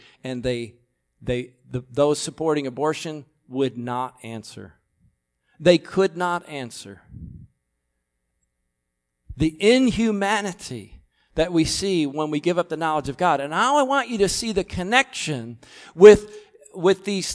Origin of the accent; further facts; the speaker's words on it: New York, United States; The Empire State Building, my home state of New York